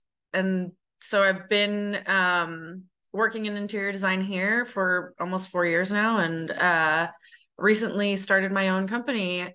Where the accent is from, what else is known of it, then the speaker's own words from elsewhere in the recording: New York City, New York, United States; now in Houston, United States; And originally, I'm from New York City. My father was a custom furniture designer and manufacturer. He had his own factories in New York City.